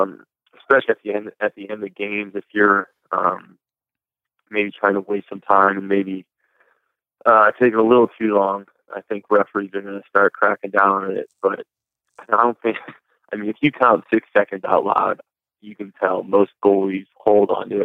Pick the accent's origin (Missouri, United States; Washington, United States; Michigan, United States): Missouri, United States; St. Louis; I'm from St. Louis, and, you know, it'd be a lifelong dream to be able to play my professional sport in front of my hometown.